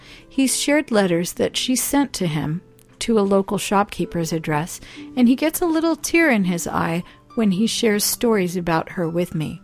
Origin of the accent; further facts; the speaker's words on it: Los Angeles, California, United States; We grew up in Los Angeles. In those days, it wasn't uncommon for people to knock on your door and ask for food if they were down and out.